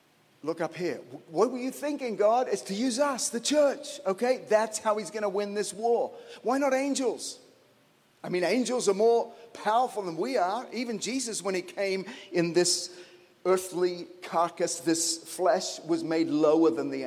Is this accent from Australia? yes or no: yes; Australia; In my home country of Australia, there is a wounded spirit.